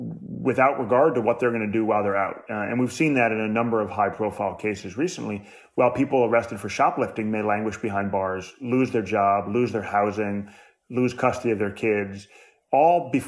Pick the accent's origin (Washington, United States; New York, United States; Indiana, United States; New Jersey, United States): New York, United States; New York City; born there; You know, I was born in New York City in 1980.